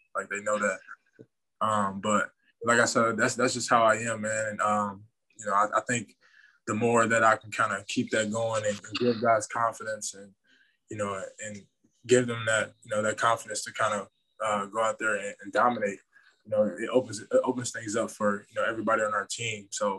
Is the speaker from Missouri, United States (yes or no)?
no; Chicago, Illinois, United States; So, yeah, I'm from Chicago, the south side of Chicago. You know, growing up, you know, I was always at a park somewhere playing basketball.